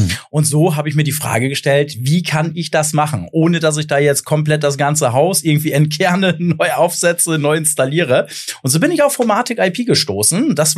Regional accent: Emden, Lower Saxony, Germany; Ja, also ich komme aus dem schönen Ostfriesland, aus Emden und habe Elektrotechnik tatsächlich mal studiert

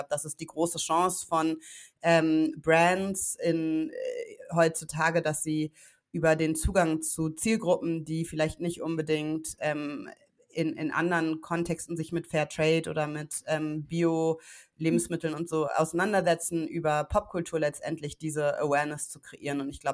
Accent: Hamburg, Germany; ich komme aus Hamburg-Mümmelmannsberg, aus dem Hamburger Osten, einem sogenannten sozialen Brennpunkt.

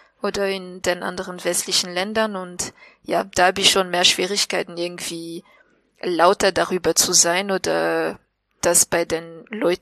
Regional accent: Madagascar; German is a second language; Ich komme aus dem Südosten Madagaskars, aber ich bin gerade in der Hauptstadt

